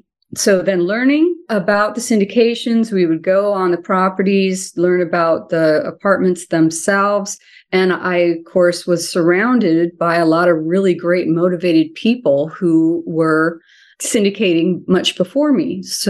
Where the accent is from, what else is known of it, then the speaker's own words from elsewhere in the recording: California, United States; So I grew up in California and eventually went down to San Diego to get my PhD.